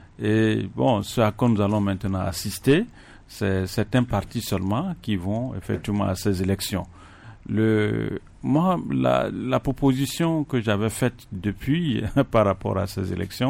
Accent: Togo; c'est que nous sommes des Togolais.

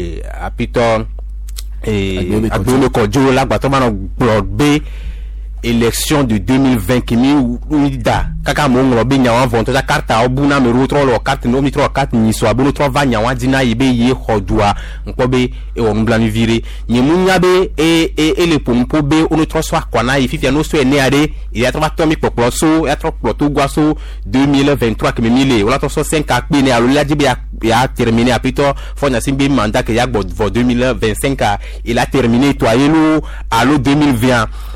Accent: Togo; je parle en tant que Togolais

